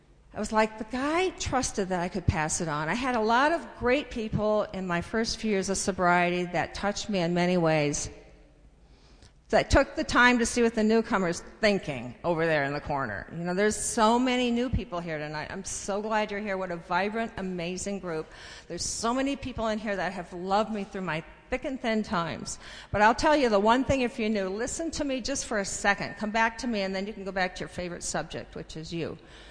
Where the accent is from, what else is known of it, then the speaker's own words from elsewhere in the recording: California, United States; growing up in California, I heard a lot of speakers.